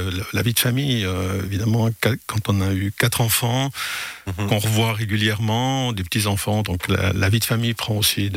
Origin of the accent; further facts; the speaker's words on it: Brescia, Lombardy, Italy; born there; Je suis né à Brescia, en Italie du Nord, près du lac de Garde, oui.